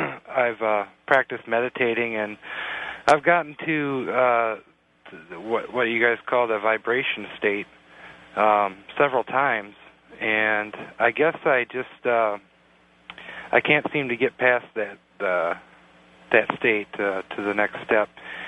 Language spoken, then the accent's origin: English; Wisconsin, United States; from Wisconsin.